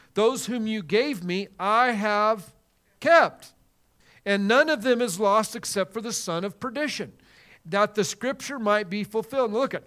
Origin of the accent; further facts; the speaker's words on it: Colorado, United States; I was raised in Colorado. I was a farm kid, grew up on a ranch.